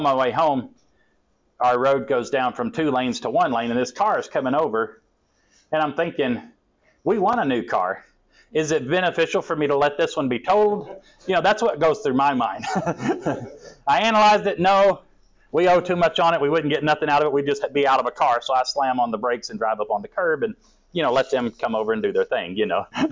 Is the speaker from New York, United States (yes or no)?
no; Cheyenne, Wyoming, United States; And growing up in Cheyenne, we were the only Pentecostals.